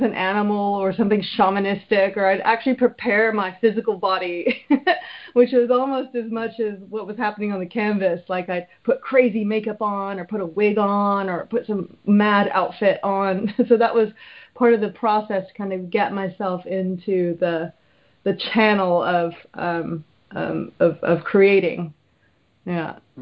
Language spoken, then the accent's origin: English; Texas, United States; I was raised in Texas, and I used to do portraits of people's horses at the rodeo and make a little money that way when I was like a kid.